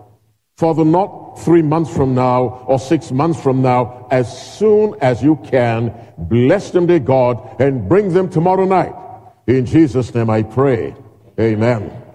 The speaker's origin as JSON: {"language": "English", "country": "Philippines", "said": "I am very close to the Philippines. I tell people all the time, I am a Filipino. Because I am an Aita. So I am a Filipino. I really am."}